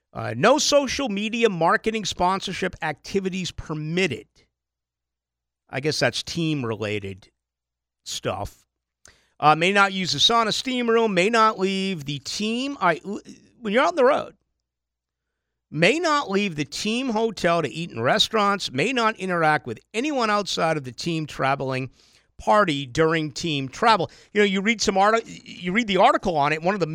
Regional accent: Boston, Massachusetts, United States; we got a lot of individuals like RJ from L.A., and I come from Boston.

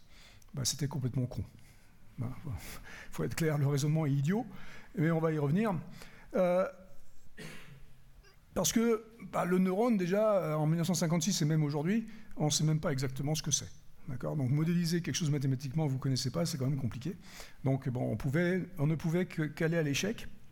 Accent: France; Alors moi je suis français, franchouillard de base

